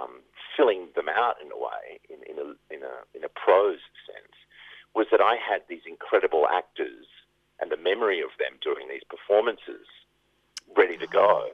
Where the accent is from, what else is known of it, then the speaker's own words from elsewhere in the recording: Perth, Western Australia, Australia; As an Australian growing up in Perth, and then during the 90s, with the Redfern speech and so on, you know, that stuff was always preying on my mind.